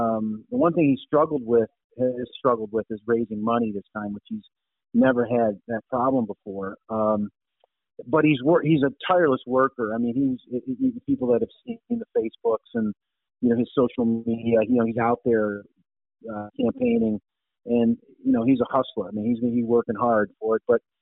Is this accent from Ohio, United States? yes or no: yes; Lyndhurst, Ohio, United States; where I grew up in Lyndhurst, Ohio, was actually my parents' old house councilman.